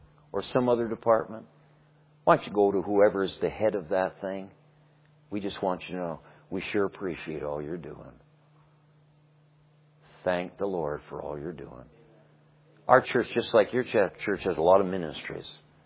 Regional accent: Canada; I went to a school in North Carolina. I'm a Canadian. I went to school in North Carolina. God forgave me for that. I went back up to Canada.

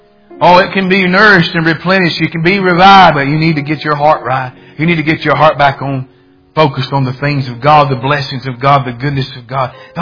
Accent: the South, United States; Now, I was from the South and they're in Illinois, and I was a grit man. I wanted grits.

